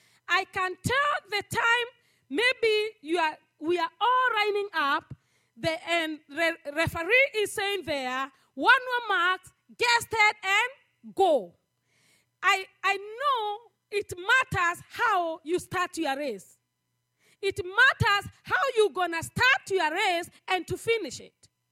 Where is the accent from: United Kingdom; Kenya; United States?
Kenya; When we think about the race, I know we come from Kenya. Hallelujah. I know we are the best runners.